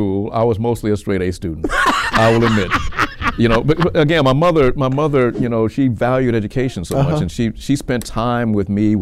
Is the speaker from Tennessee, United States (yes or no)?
yes; Memphis, Tennessee, United States; growing up in Castalia, South Memphis